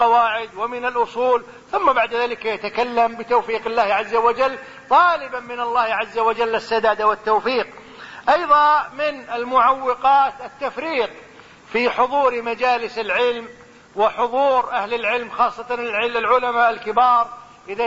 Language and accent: Arabic; Kuwait; وهو عندنا في الكويت، وفي الكويت ما شاء الله رؤوس كثيرة جدا